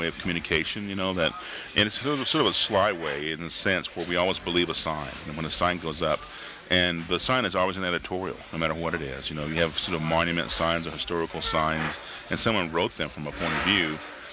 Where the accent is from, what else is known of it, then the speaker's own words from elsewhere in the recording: Oklahoma, United States; Well, for me, I'm from the Cheyenne Nation and Southern Cheyenne in Oklahoma.